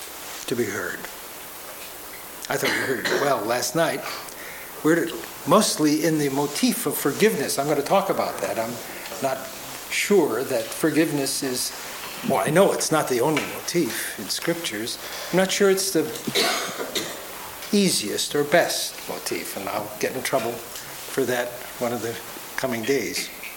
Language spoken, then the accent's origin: English; Chicago, Illinois, United States; Even though the congregation I grew up in Chicago, the kingdom wasn't the Lutheran church, it was St. John Church.